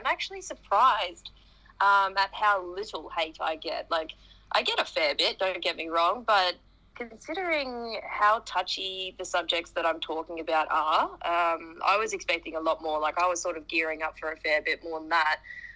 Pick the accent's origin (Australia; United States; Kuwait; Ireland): Australia; I'm 27. I'm from Australia.